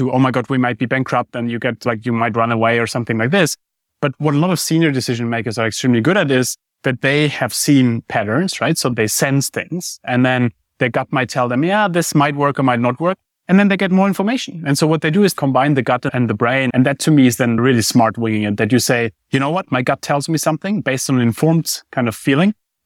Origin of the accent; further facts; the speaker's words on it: Germany; I grew up in Germany. We love planning.